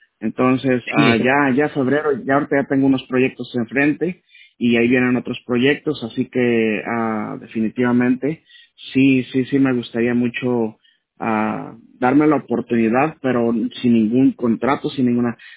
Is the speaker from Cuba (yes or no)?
no; Mexico; como dicen en mi tierra.